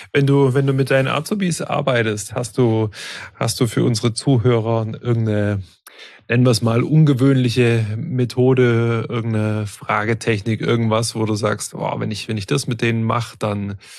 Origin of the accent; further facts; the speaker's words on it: Baden-Württemberg, Germany; born there; ich komm selber auch aus dem Stuttgarter Raum gebürtig